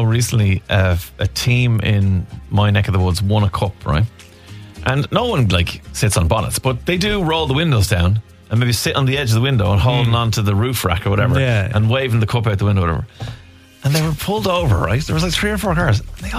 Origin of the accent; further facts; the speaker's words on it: Dublin, Leinster, Ireland; obviously I'm from Dublin